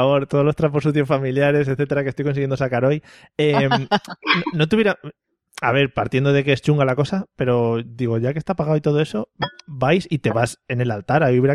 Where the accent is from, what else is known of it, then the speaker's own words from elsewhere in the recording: Spain; Soy española y, bueno, pues tengo que aceptar, pero también tengo el rollo alemán